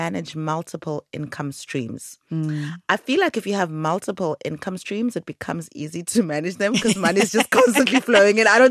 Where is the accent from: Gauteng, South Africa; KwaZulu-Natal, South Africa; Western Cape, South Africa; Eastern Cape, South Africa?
KwaZulu-Natal, South Africa; Durban; we've invited Fezeka Mkabela, who's dialing in from Durban, my hometown